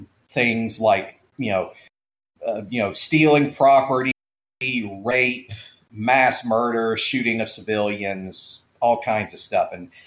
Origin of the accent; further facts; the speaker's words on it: Georgia, United States; So one of the major primaries was right here, of course, in my home state of Georgia.